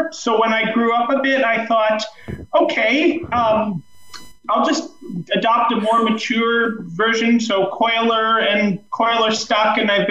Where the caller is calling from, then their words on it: Hudson, New York, United States; New York. Hudson New York. Valley, New York.